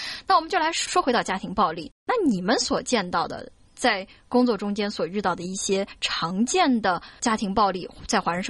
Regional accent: China

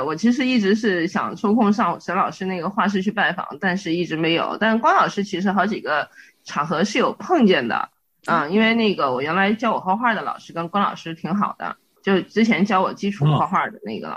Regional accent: Fujian, China; 你这个我们福建人很有礼貌的

